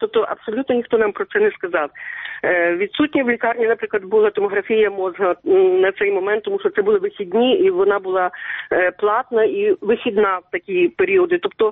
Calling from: Truskavets, Lviv Oblast, Ukraine; Трускавець.

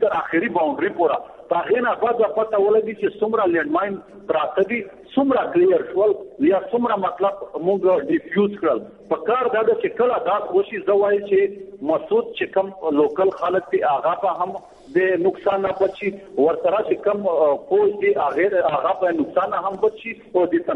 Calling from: Tehran, Tehran Province, Iran; د ایران تهران څخه ټلیفون کلی کوم.

